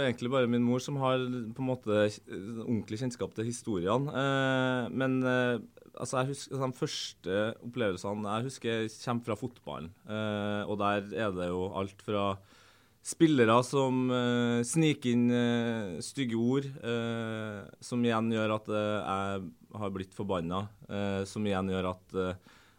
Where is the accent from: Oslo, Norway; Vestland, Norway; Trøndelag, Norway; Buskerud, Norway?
Trøndelag, Norway; Og det verste med det her, som trønder, det jo at alle påpeker at akkurat når det gjelder tollen da, så det jo kun Værnes.